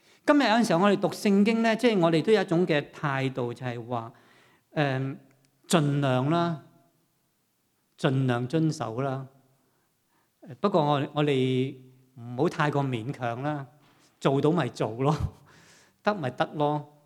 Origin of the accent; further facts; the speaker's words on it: China; 我们不是犹太人，我们是中国人。